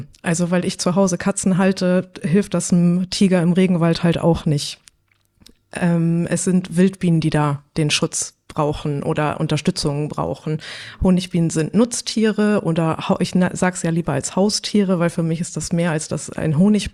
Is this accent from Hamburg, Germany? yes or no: yes; Hamburg, Germany; now in Nordfriesland, Germany; Ich bin eigentlich eine Hamburgerin, bin jetzt seit 10 Jahren in Nordfriesland. Mein Papa ist Nordfriese, ich war zwischendurch schon mal hier auch auf einer Schule in Bredstedt.